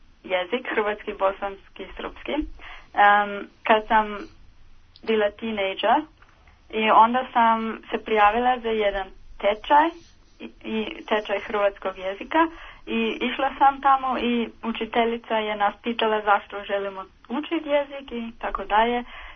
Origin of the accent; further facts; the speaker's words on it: Vienna, Austria; born there; first language German; Croatian is a second language; ja sam rođena u Beču i kako je već rekla, moj maternski jezik je njemački